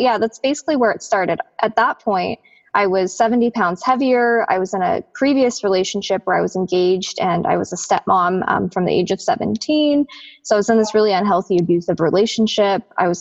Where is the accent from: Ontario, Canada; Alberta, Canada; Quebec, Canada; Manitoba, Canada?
Alberta, Canada; Calgary; originally I'm from Calgary. That's where I was born and raised, as well as my partner, Spence.